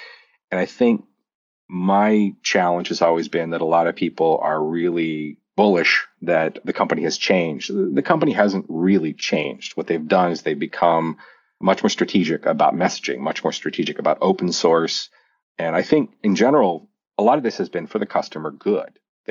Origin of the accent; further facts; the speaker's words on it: Montana, United States; I always use an analogy from when I was growing up in Montana that we used to have a garden in the backyard.